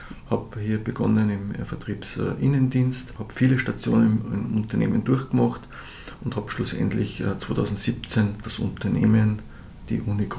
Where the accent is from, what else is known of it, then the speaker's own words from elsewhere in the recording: Upper Austria, Austria; Ich bin ein gebürtiger Mühlviertler, das kann ich wissen.